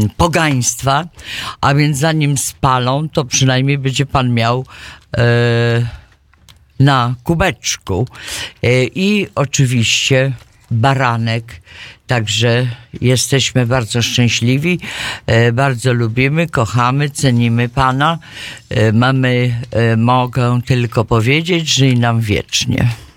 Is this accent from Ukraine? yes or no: no; Chicago, Illinois, United States; ponieważ jestem z Chicago